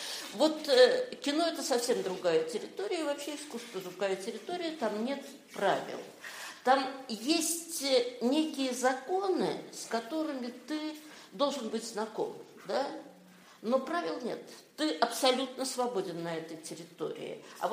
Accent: Kazan, Tatarstan, Russia; я жила в Казани, я вообще родом из Казани.

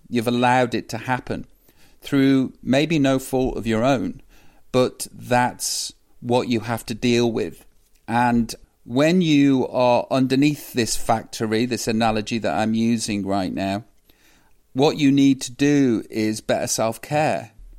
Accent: Stoke-on-Trent, West Midlands, United Kingdom; You know, that sort of, I come from Stoke. I love my hometown.

